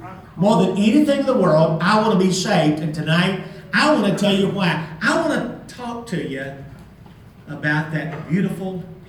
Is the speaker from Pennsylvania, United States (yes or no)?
no; Alabama, United States; I grew up in Alabama, but Alabama's not home, and Tennessee's not home